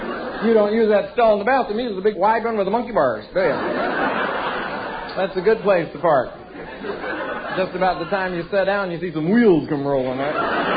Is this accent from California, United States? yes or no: yes; Hollywood, California, United States; Well, I'm from Hollywood. Living in Hollywood's like living in a bowl of granola.